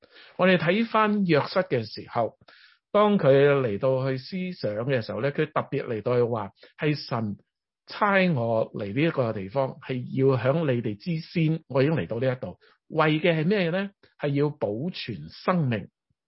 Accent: China; 神造我哋係中國人，我哋愛返中國人是应该的

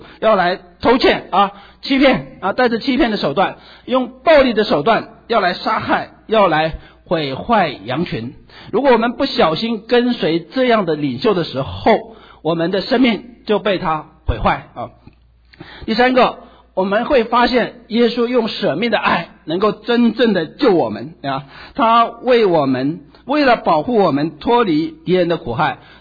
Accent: China; 我是中国人，所以我最熟悉的是中国历史。

